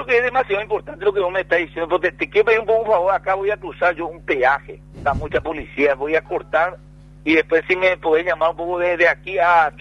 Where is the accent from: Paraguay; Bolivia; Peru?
Paraguay; como paraguayos